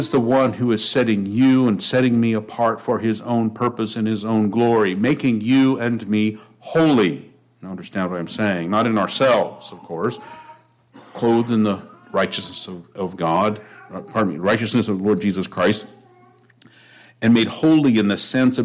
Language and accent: English; California, United States; I had been in the ocean a lot growing up in the Bay Area, but I barely made it back.